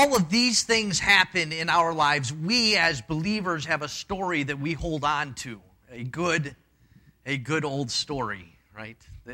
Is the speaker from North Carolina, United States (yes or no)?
no; Michigan, United States; And because I'm from Michigan, that doesn't make me feel bad at all.